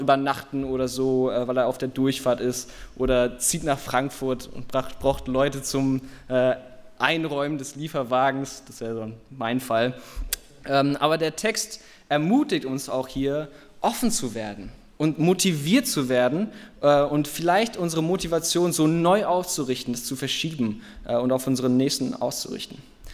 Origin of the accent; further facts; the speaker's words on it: United States; also born or lived in Africa; Ich sage das jetzt mal als Amerikaner. So, und auch jemand, der Erfahrung gemacht hat im Ausland, in Afrika und so.